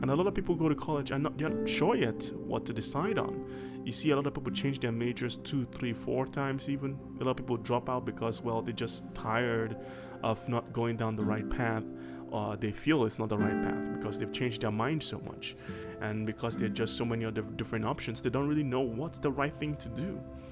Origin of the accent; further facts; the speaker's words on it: Nigeria; now in United States; for me personally, I came from Nigeria